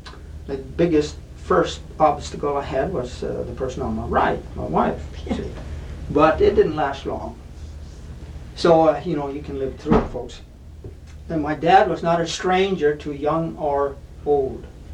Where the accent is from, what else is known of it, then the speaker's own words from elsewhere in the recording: Minnesota, United States; If you're from the Midwest, where I was born and raised, and I was 13 years old, I'm leaving traditional Minnesota country Lutheranism.